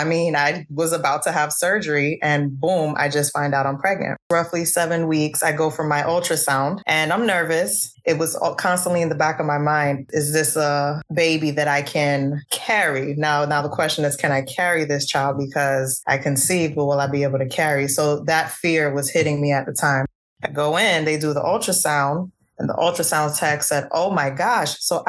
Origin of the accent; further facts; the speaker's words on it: Florida, United States; Born and raised in South Florida, graduated, went to college, got a scholarship, got my master's degree, became a nurse practitioner.